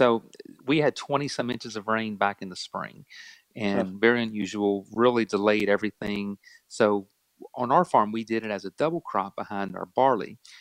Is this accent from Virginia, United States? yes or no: yes; Virginia, United States; James Madison University, which is here in my hometown